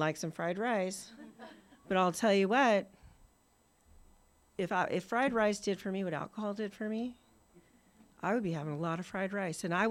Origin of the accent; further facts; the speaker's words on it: Helena, Montana, United States; And so I'm from Helena, Montana. That's where I got sober.